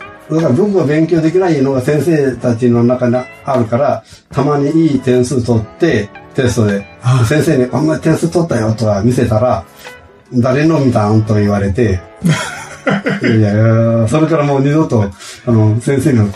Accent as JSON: {"language": "Japanese", "town": "Kami", "region": "Hyogo", "country": "Japan", "said": "兵庫県北部の、今は香美町と言います。"}